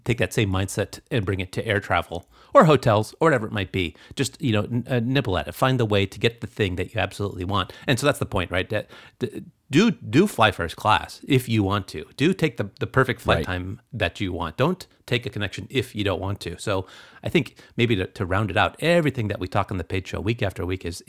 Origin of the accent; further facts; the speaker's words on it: Boston, Massachusetts, United States; I look at my hometown airport of Boston